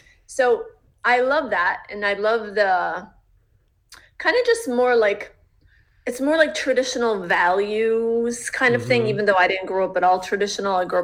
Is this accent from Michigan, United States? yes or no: yes; Michigan, United States; Again, I will say the only reason I mentioned Detroit is because if I said Northville or if I said Macomb Township, people would be like